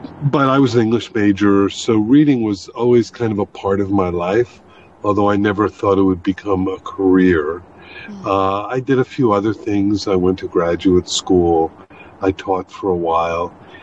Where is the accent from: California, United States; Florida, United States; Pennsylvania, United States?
Florida, United States; Miami; I grew up in Miami, actually. Mm. I was raised here. My parents came here early on in their lives. And so I was actually born on Miami Beach.